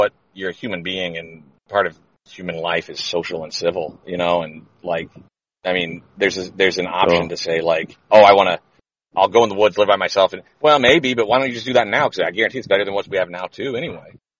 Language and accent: English; Florida, United States; from Florida.